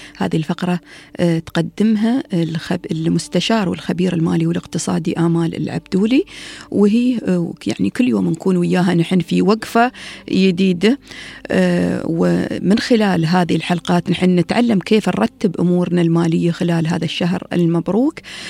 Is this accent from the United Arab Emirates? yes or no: yes; United Arab Emirates; في بيوت وايد عندنا في الإمارات